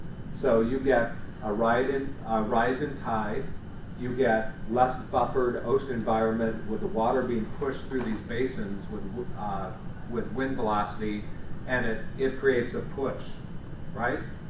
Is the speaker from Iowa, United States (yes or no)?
yes; Iowa, United States; I got to tell my story about growing up in Iowa as a kid, a long way from the ocean.